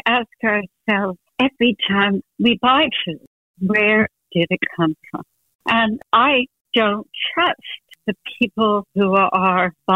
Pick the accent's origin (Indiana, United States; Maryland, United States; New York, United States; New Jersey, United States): New Jersey, United States; Because when I grew up in New Jersey in the 50s.